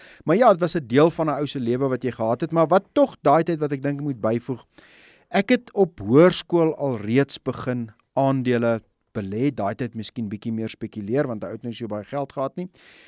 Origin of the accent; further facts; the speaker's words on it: Pretoria, Gauteng, South Africa; also born or lived in Zastron; ek is gebore in die Oos-Vrystaat in 'n klein dorpie met die naam van Sastron. My pa was daar 'n huisdokter voor hy in Pretoria gaan spesialiseer het en ons het getrek Pretoria toe ek baie jonk was, iets soos 2 of 3 jaar oud.